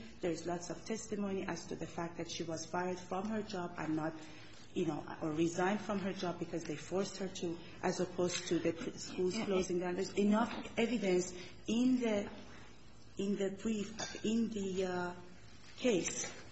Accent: Iran; I come from a country, you know, I come from Iran.

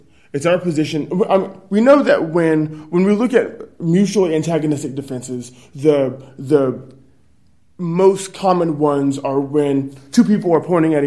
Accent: Texas, United States; Y'all being the state, I'm sorry, judges, I'm from Texas.

